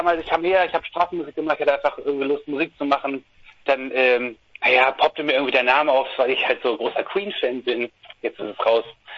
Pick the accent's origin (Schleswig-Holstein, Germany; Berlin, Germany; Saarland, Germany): Schleswig-Holstein, Germany; Flensburg; ich komme mal aus Flensburg und so, das ist eine Kleinstadt